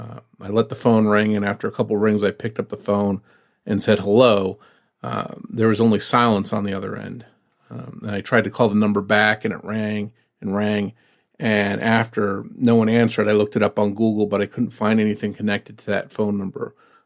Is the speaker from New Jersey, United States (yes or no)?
yes; New Jersey, United States; I was interested in it being from New Jersey, and I had heard rumors about the case. I was from South Jersey, and this all happened in North Jersey